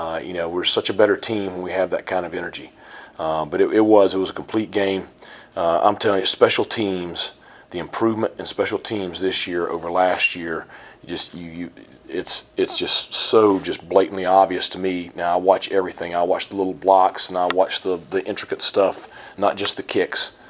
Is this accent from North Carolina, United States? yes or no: yes; Franklin, North Carolina, United States; In my hometown of Franklin, you had a major landslide that killed a lot of residents, and you feel for the people in Chimney Rock and Boone and Asheville.